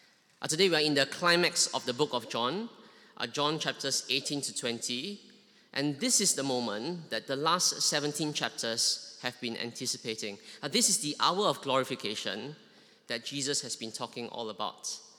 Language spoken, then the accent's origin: English; Singapore; now in London, United Kingdom; I'm not sure whether you can tell from my accent. I'm originally from Singapore. I moved over with my family about 2 years ago.